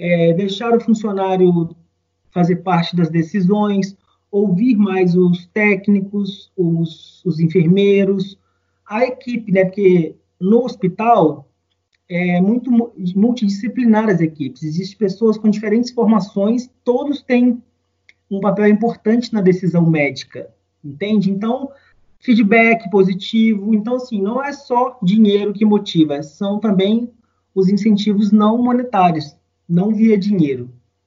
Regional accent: Ponte Nova, Minas Gerais, Brazil; born there; os hospitais ficam em Minas Gerais, na cidade onde eu nasci, aqui em Ponte Nova

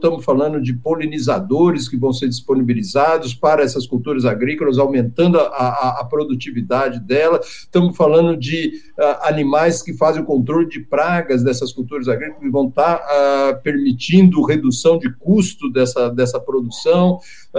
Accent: Brazil; uma demanda nossa como brasileiros, como cidadãos brasileiros

